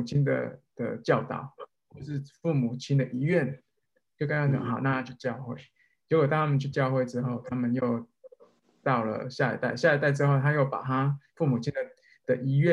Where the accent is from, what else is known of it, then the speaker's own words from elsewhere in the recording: Taiwan; 因为我们在台湾长大就需要经历考试嘛，升学联考嘛